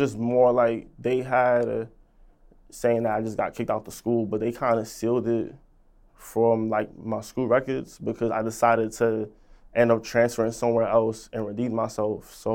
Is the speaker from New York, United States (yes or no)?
yes; New York, United States; because what I've seen growing up in East Flatbush, like, I've seen people that I've grew up